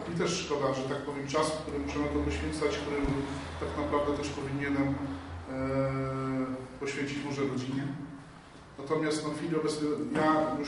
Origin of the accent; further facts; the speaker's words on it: Jedwabno, Warmian-Masurian Voivodeship, Poland; Czuję się, że pochodzę z tej gminy, z gminy Jedwabno i ta nazwa Jedwabno też jest dla mnie ważna. Tak? Tu chodziłem do szkoły, tutaj chodziłem do kościoła